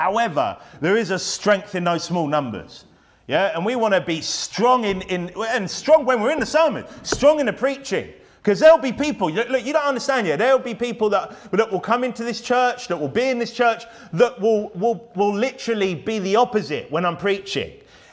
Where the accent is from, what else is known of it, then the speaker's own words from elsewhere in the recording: United Kingdom; Yeah, and I know we're British here. I know we're slightly different, yeah?